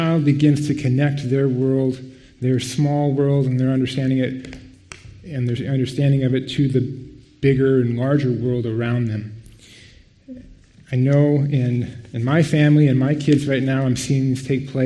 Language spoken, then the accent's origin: English; United States; Many of you know I grew up in the States, in several different places across the States, but both of my parents grew up in Minnesota, and that's where all of my grandparents were and all of my relatives